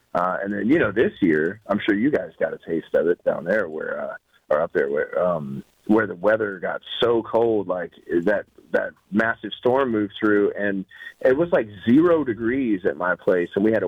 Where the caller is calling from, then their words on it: Nashville, Tennessee, United States; I'm in Nashville, Tennessee right now.